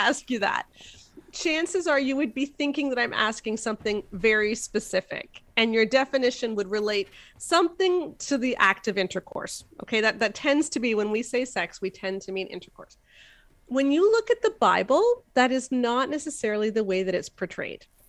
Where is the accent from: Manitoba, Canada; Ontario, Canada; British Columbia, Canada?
Ontario, Canada; I'm not Brit. I'm Canadian. So I live halfway between Toronto and Ottawa, but please do not mistake me for an American.